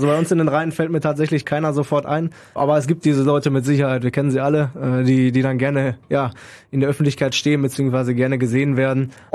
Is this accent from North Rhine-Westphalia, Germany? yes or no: yes; Münster, North Rhine-Westphalia, Germany; born there; komme aus einer Stadt, in der es Eishockey nicht gibt, glaube ich auch.